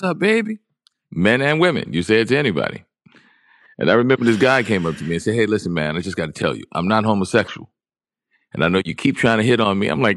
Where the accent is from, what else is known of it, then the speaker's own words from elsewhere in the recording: New Orleans, Louisiana, United States; Because I was being from New Orleans.